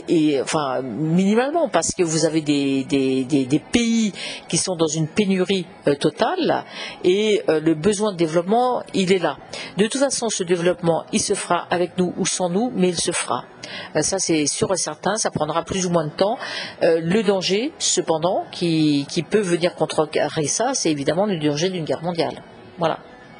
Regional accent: France; en tant que Français, en tant qu'Européens

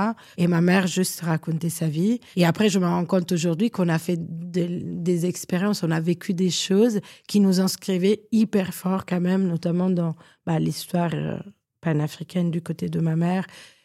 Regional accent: Ticino, Switzerland; also born or lived in Northern Italy; Je pense que j'ai une espèce de pudeur par rapport à là où j'ai grandi, qui est plutôt la Suisse italienne, l'Italie du Nord.

